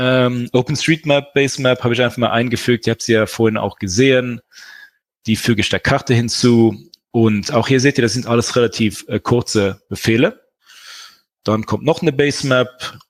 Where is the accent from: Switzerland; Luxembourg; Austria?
Luxembourg; ich bin ja aus Luxemburg